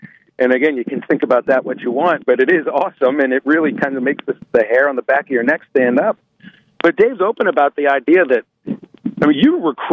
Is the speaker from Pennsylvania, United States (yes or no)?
yes; Pittsburgh, Pennsylvania, United States; I'm from Pittsburgh, Pennsylvania. I didn't even know Pitt had a team, for crying out loud.